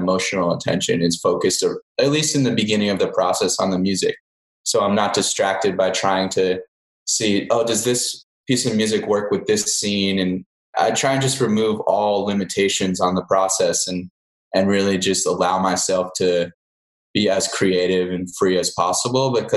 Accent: Philadelphia, Pennsylvania, United States; I think growing up in Philadelphia, the idea of becoming a film composer was very confusing, I guess.

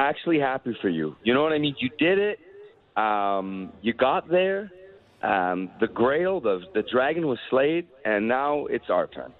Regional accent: Canada; As a Canadian, it's fun to watch.

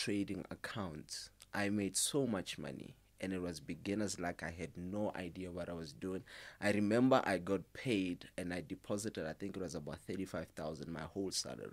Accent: Limpopo, South Africa; I'm originally from Limpopo.

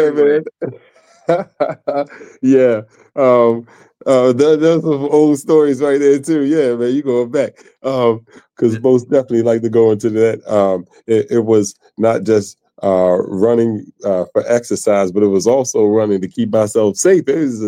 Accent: Baltimore, Maryland, United States; Okay, hometown is Baltimore, Maryland. Born and raised.

